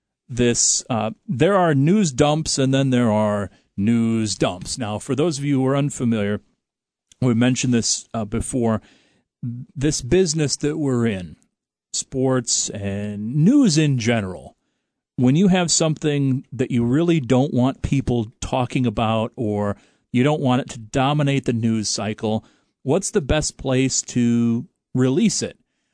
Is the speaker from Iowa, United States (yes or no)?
yes; Des Moines, Iowa, United States; Everybody, are you from Iowa? Yeah, I'm from Des Moines.